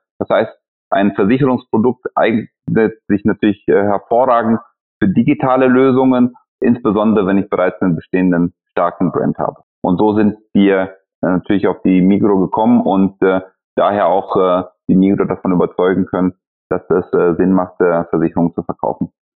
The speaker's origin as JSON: {"language": "German", "country": "Switzerland", "said": "Als Schweizer"}